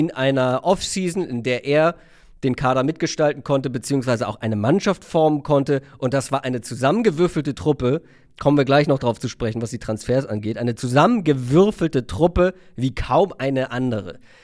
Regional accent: Hamburg, Germany; Grüße zurück in meine Heimat.

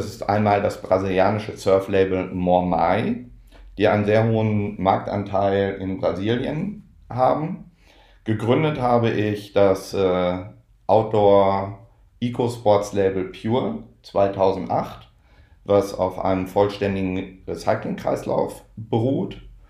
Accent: North Rhine-Westphalia, Germany; Also aufgewachsen bin ich ja in Nordrhein-Westfalen. Da habe ich Windsurfen im Alter von 12 Jahren auf der Möhnetalsperre gelernt

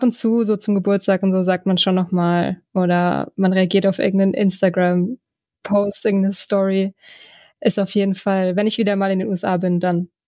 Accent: Oberhof, Thuringia, Germany; Ich bin im Osten geboren. Ich bin ein Ossi, Thüringerin, bin in Oberhof geboren und deswegen immer der Osten.

